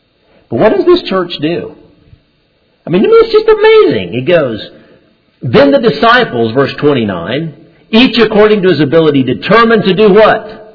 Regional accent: Honduras; English is a second language; I grew up in Honduras, okay? And my parents were still living there at the time.

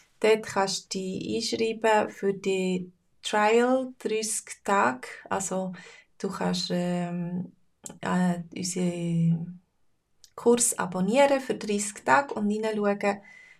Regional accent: Fribourg, Switzerland; first language Swiss German; Meine Muttersprache ist Schweizerdeutsch. Aber ich bin in Fribourg aufgewachsen, wie ihr vielleicht schon wisst. Und Fribourg ist eine zweisprachige Stadt. Also in dem Dorf, wo wir gewohnt haben, also gerade neben Fribourg, in der Agglomeration von Fribourg.

